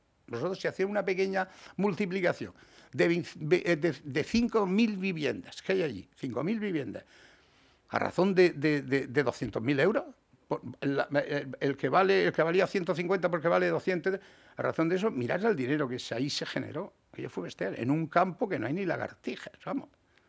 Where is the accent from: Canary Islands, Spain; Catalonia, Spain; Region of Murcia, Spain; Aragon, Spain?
Region of Murcia, Spain; yo como murciano te puedo decir que no me gusta